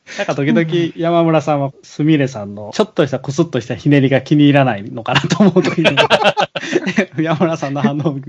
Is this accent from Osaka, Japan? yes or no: yes; Osaka, Japan; 私も大阪生まれ大阪育ちですけど